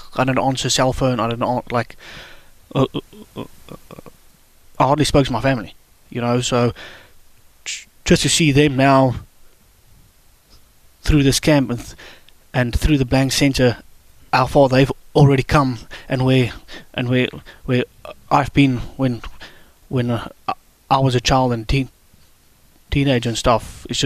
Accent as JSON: {"language": "English", "country": "South Africa", "tie": "born or raised there", "said": "So for me, as a South African growing up, my knowledge about stuttering was nothing."}